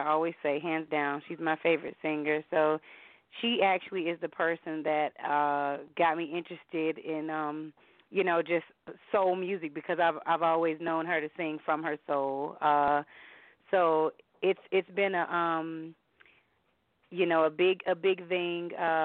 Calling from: North Carolina, United States; I am calling from North Carolina.

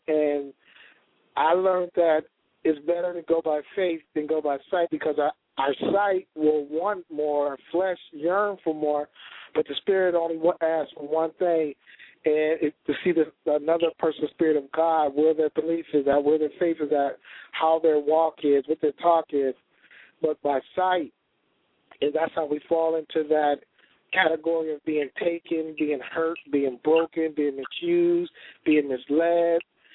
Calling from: Oxnard, California, United States; I'm in Oxnard, California.

